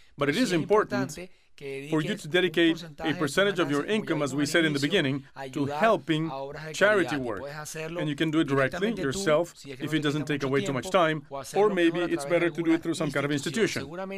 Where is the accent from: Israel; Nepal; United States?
Israel; English is a second language; now in Madrid, Spain; You can notice from my accent that I'm not Spanish, and I'm actually from Israel originally.